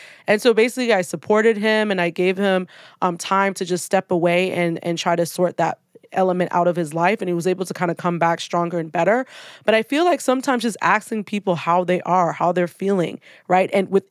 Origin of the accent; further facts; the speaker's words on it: Nigeria; now in United States; I'm Nigerian, it was very important that I'm able to flow in and out of being in Nigeria for part of the year